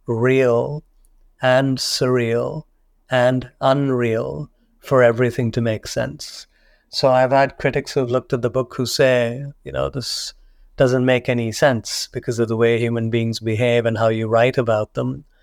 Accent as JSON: {"language": "English", "region": "Abu Dhabi", "country": "United Arab Emirates", "said": "We have history here."}